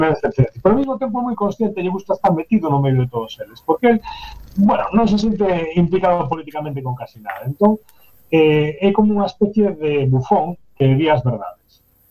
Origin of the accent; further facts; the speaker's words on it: A Pobra do Caramiñal, Galicia, Spain; Me acordo que na Pobra do Caramiñal, de onde son eu, que é un sitio que está como uns 12 kilómetros de Baroña